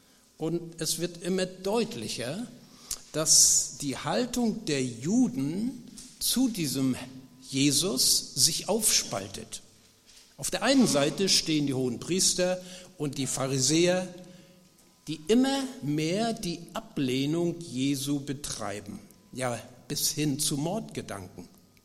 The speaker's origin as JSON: {"language": "German", "town": "Grimmen", "region": "Mecklenburg-Vorpommern", "country": "Germany", "said": "ich komme ursprünglich aus Grimmen, aus der Gemeinde Stralsund"}